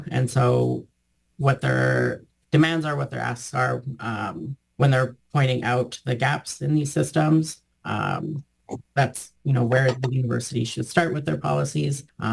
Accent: Alberta, Canada; And then I'm also from Alberta

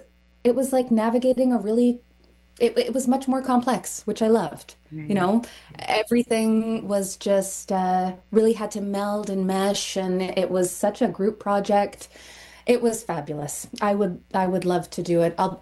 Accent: Mission, British Columbia, Canada; I'm from the Lower Mainland. I grew up in the Lower Mainland, and when I was really young, the mission area.

